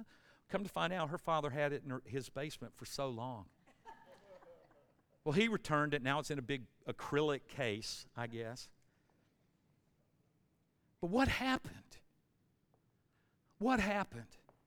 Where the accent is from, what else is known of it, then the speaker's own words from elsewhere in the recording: Forest Park, Georgia, United States; I grew up in Clayton County. I grew up in Forest Park.